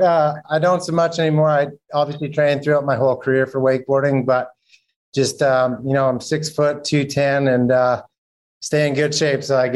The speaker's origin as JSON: {"language": "English", "country": "Canada", "tie": "born or raised there", "moved": "yes", "lives_now": "United States", "said": "I grew up in Canada and made the move to Florida as I transitioned into trying to be a professional wakeboarder."}